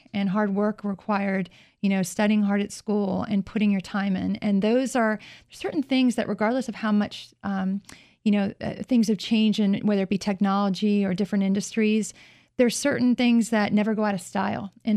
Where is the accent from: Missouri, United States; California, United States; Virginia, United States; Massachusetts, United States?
Virginia, United States; Fairfax; I grew up in Fairfax, Virginia.